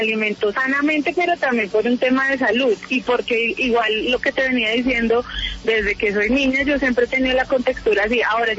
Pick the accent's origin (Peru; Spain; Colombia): Colombia; hay que mostrar la naturaleza también de nosotras las colombianas.